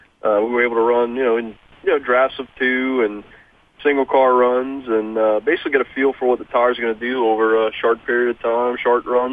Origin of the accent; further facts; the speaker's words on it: Louisiana, United States; I grew up here in South Louisiana, and there's really not much as far as asphalt or paved racing down here.